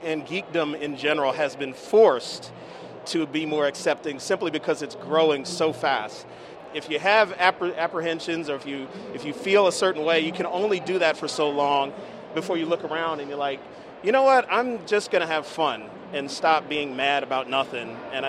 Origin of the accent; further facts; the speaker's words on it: Washington, District of Columbia, United States; I am from Washington, D.C.